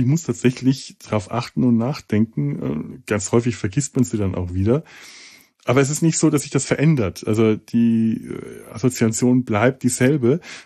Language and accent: German; Bavaria, Germany; Als Franke ist ja gerne mal der Bayer das Feindbild